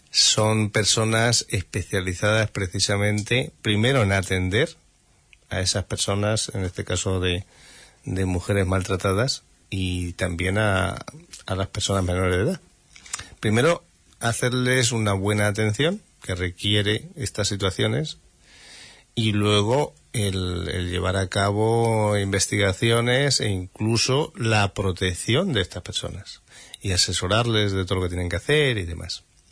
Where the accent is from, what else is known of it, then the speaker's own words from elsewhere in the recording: Alicante, Valencian Community, Spain; yo vengo de Alicante